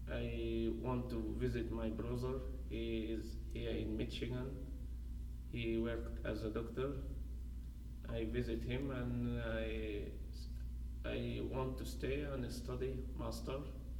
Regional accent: Omdurman, Khartoum, Sudan; English is a second language; I was born in 1991. I am from Sudan. My city is Omdurman. I studied my elementary school and my high school in Omdurman.

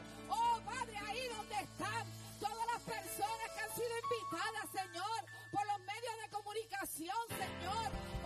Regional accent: Puerto Rico; no solamente para nosotros, para esta casa, sino para Puerto Rico. Hoy hay una ola de avivamiento arropando mi tierra en esta hora.

